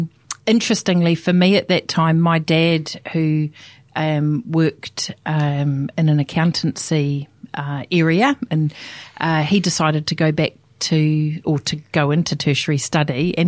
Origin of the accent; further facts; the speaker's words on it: Taranaki, New Zealand; also born or lived in Palmerston North; after growing up in Taranaki, I moved to Palmerston North, and that's where I did my first undergraduate degree at Massey University.